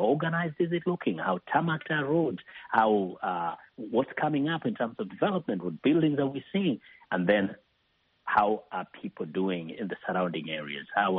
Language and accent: English; Kisii, Kisii County, Kenya; moved away; I come from Kisii.